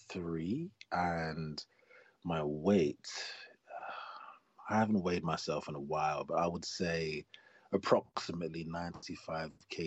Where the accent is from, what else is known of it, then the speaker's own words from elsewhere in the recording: London, United Kingdom; born there; Yeah, no, my parents are from there. I've been there a couple times. But yeah, I was born here in London.